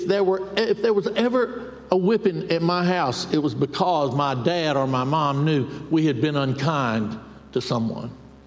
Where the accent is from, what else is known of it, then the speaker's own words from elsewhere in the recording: Milledgeville, Georgia, United States; I grew up in Milledgeville, Georgia. Any of you know Milledgeville?